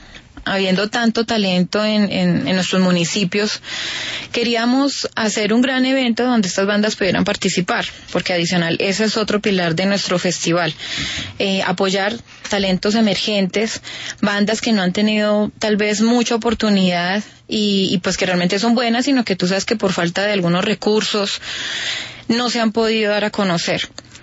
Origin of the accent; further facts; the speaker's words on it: Tocancipá, Cundinamarca, Colombia; porque nosotros somos de Tocancipá, Cundinamarca, y pues nuestra zona de influencia es la sabana.